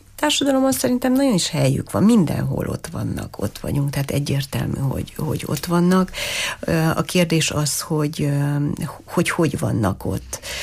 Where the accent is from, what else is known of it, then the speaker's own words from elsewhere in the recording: Târgu Mureș, Mureș County, Romania; hogy Marosvásárhelyi vagyok, a neveltetésem, a szüleim